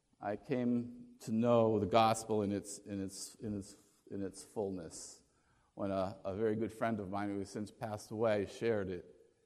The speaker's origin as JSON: {"language": "English", "region": "Pennsylvania", "country": "United States", "tie": "born or raised there", "said": "I grew up in Pennsylvania and attended camp meeting all the time."}